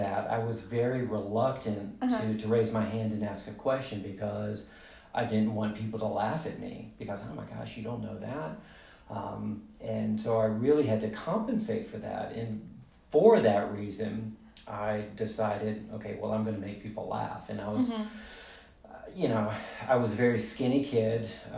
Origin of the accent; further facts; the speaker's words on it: Palatka, Florida, United States; So I grew up in Palatka up until I went to high school.